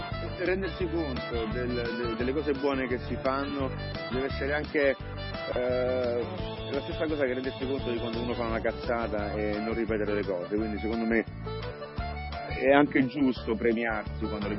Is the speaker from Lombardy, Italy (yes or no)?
no; Larino, Molise, Italy; io sono cresciuto in Molise, sono cresciuto a Larino